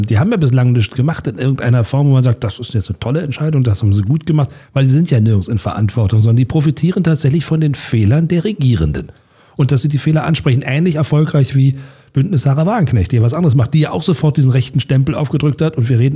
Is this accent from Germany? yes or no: yes; Berlin, Germany; born there; Die Hauptstadt Berlin, mein Geburtsort, dein Geburtsort auch, ne?